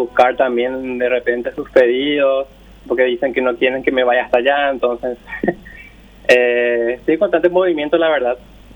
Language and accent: Spanish; Paraguay; now in Belgium; poder sentirnos más bien orgullosos de que somos paraguayos